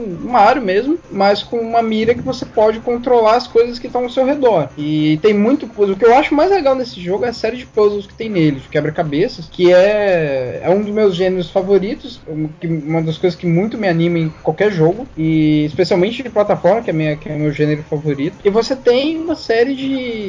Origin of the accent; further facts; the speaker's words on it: Paraná, Brazil; Eu sou do Paraná.